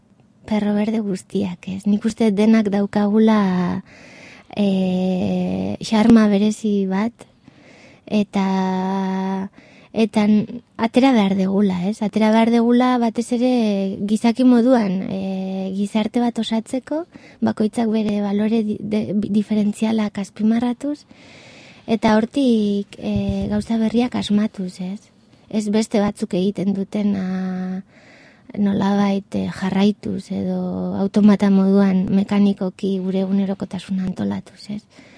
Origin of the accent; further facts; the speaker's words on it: Basque Country, Spain; now in Bilbao, Spain; 29 urte dauzkat, eta gipuzkoarra naiz, Bilbon bizi naiz duela 6 urtetatik, duela 6 urte Bilbon bizi naizela